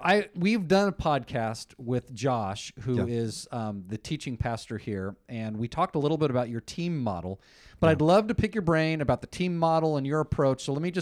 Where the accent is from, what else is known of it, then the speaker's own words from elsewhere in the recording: Irvine, California, United States; See, I grew up in Irvine, so I know, like, Costa Mesa is the eclectic, kind of eccentric older brother of, like, Irvine, Mission Viejo.